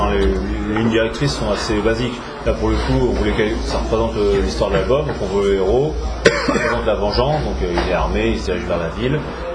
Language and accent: French; Hauts-de-France, France; on est de l'Oise.